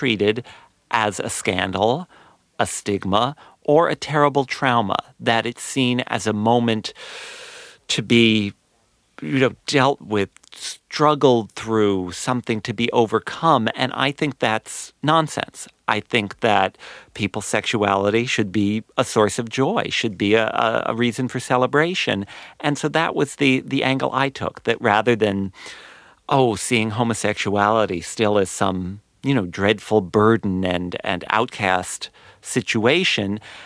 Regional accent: New Jersey, United States; Also, I grew up in New Jersey, so rather than dividing the world into gay and straight, or even into men and women, I tended to separate everyone into people from New Jersey and people from New York.

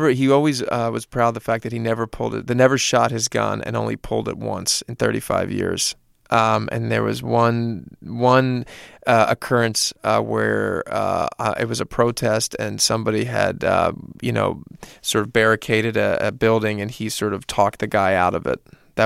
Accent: Philadelphia, Pennsylvania, United States; Yeah, it was really something, especially for growing up in Philadelphia, to have that was really, really interesting.

